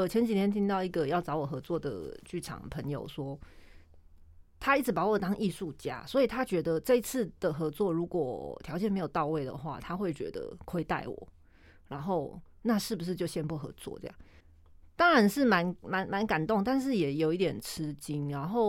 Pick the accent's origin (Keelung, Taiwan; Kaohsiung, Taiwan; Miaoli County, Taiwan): Keelung, Taiwan; 其实我是基隆人嘛，但过去可能反正一直到我30几岁，基隆几乎没有不会有什么艺文活动